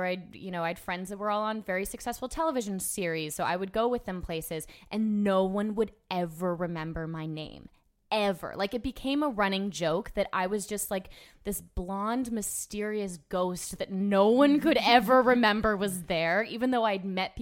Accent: Orlando, Florida, United States; And I grew up in Orlando, so I knew, like

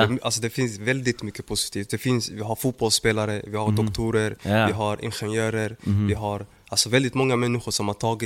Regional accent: Somalia; now in Sweden; Sen jag åkte till mitt hemland.

